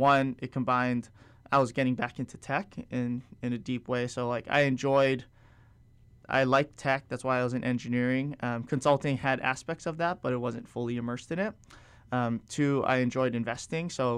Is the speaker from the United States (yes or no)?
yes; Hawaii, United States; growing up in Hawaii and at least having the perspective from Hawaii